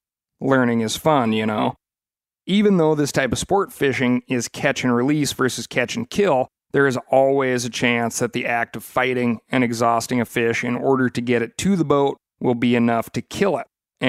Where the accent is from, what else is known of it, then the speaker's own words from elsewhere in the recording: Montana, United States; back in my home state of Montana